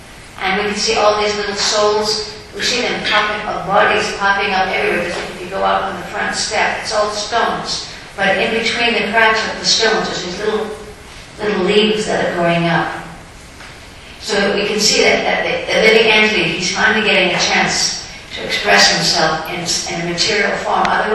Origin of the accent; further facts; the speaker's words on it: Canada; I remember when I was in a school growing up in America, Canada, we used to learn English literature